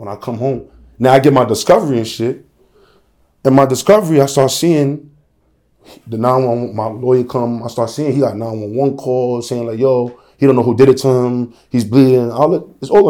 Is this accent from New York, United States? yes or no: yes; Brownsville, New York, United States; No disrespect for nobody from Sunset, but like, you tell me what you got. I'm from Brownsville.